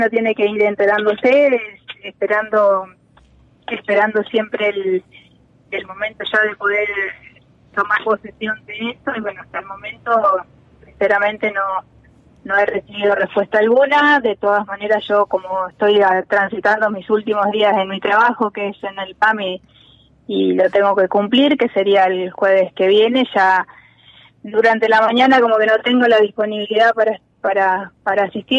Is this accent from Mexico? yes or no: no; Ingeniero Huergo, Río Negro, Argentina; somos nacidas y criadas en Huergo, tenemos algo en común